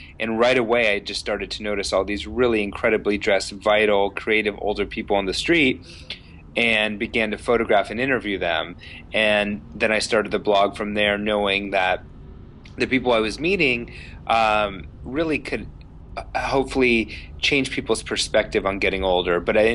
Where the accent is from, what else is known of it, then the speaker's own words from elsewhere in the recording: San Diego, California, United States; Like, I grew up in San Diego. You have to drive everywhere, so you don't see a lot of people.